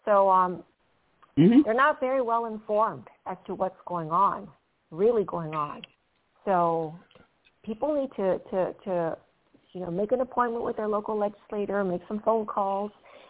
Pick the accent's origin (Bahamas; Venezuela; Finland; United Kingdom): Venezuela; also born or lived in Panama; now in United States; I am from the Banana Republics. I was born in Panama and I was raised in Venezuela.